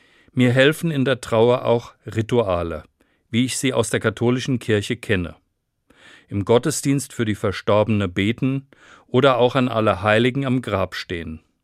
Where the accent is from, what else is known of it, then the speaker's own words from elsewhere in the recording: Rhineland-Palatinate, Germany; Ich erinnere mich an diesem Tag immer wieder an meine Kindheit im Westerwald. Bei uns war dieser Tag schulfrei. Ich war Messdiener in der Kirche.